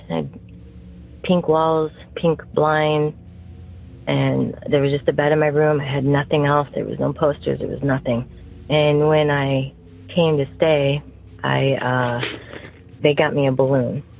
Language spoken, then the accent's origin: English; St. Louis, Missouri, United States; I am from St. Louis, Missouri.